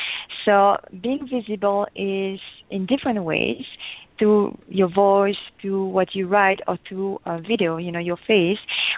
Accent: Belgium; Okay, I'm from Belgium. I'm already a mix right there. My mom was from Belgium and my dad is from Portugal.

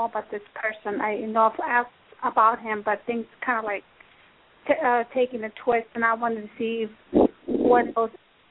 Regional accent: Texas, United States; from Texas.

